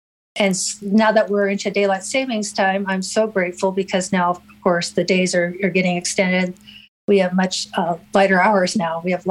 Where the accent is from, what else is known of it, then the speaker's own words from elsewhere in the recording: Nebraska, United States; I'm a native Nebraskan. I'm from Nebraska.